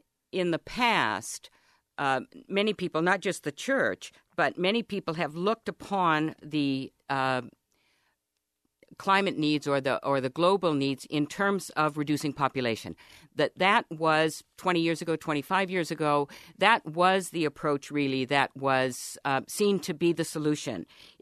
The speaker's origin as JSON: {"language": "English", "region": "California", "country": "United States", "said": "I come from California, so we're experiencing quite a drought, and we have to reduce our water consumption."}